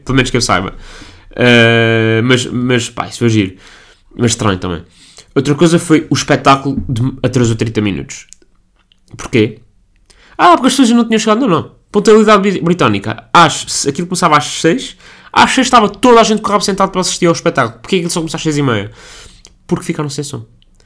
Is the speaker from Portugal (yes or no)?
yes; Azores, Portugal; eu vim do Portugal, dos Açores, para ver esta merda.